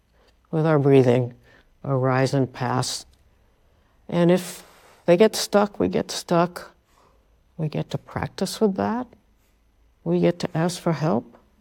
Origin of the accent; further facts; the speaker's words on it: Brooklyn, New York, United States; I grew up in Brooklyn.